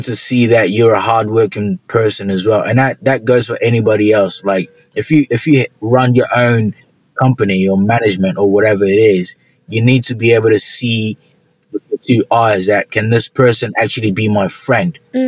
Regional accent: Nigeria; But because I was actually in Nigeria, my hometown, before it actually started happening.

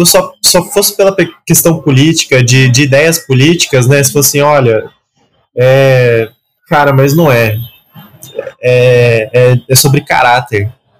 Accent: Brazil; Eu sou brasileiro, com muito orgulho e com muito amor.

